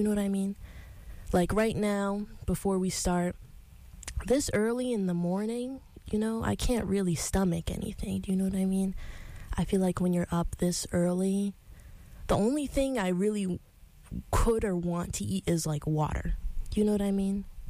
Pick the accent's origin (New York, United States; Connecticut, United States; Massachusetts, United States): New York, United States; Syracuse; I'm from Syracuse, New York. I'm currently a sophomore here at SUNY Oneonta.